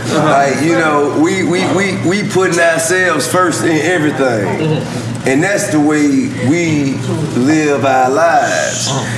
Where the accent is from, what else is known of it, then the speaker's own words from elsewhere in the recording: Georgia, United States; Like, I'm a felon, but I'm from Georgia.